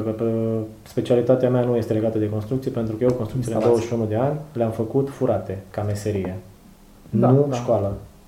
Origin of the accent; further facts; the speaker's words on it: Romania; moved away; am zis că revin eu la origine, că la urmă mai sunt român și nu cred că o să mor sau să mă puște cineva să mă pună la zid pe aminte în România.